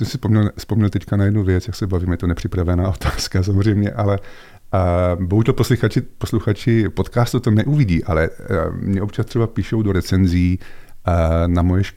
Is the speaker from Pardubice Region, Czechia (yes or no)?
no; Brno, South Moravian Region, Czechia; já jsou z Brna. No a my jako Moraváci jsme takový jako rozkročení, prostě mám do Bratislavy blíž jak do Prahy